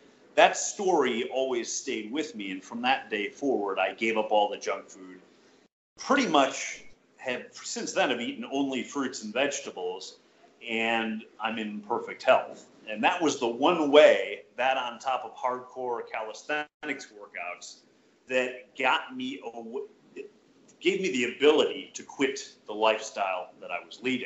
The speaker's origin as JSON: {"language": "English", "region": "Midwest", "country": "United States", "tie": "born or raised there", "said": "I was raised in the Midwest, so I was a meat eater"}